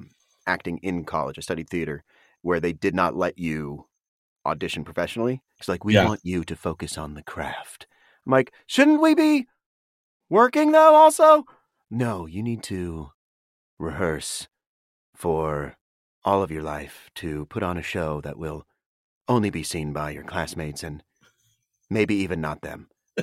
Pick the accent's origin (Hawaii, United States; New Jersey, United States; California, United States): California, United States; I grew up in the Bay Area, so I started working in like San Francisco doing commercials